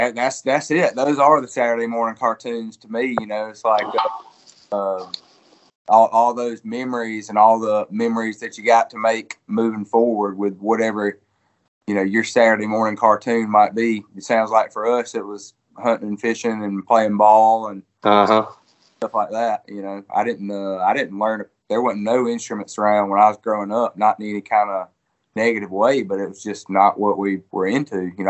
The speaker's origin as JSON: {"language": "English", "region": "Georgia", "country": "United States", "tie": "born or raised there", "said": "I grew up in Fort Sonia, Georgia. It's in Elbert County. They're about 40 minutes east of Athens."}